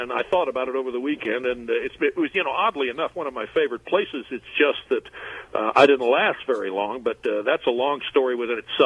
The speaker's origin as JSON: {"language": "English", "region": "the South", "country": "United States", "said": "I'm from the South, honey."}